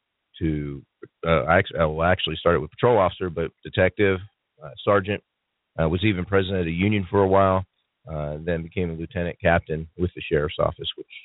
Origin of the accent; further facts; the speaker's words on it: York, Pennsylvania, United States; moved away as an adult; also born or lived in Fort Hood, Texas; Well, I was born in Fort Hood, Texas, believe it or not, but raised in York, Pennsylvania. I moved out here in 1996